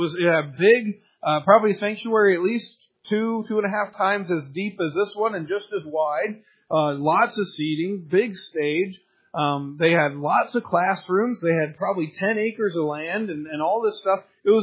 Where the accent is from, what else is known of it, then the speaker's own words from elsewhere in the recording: United States; I was blessed in growing up in America, blessed in growing up in a family that went to church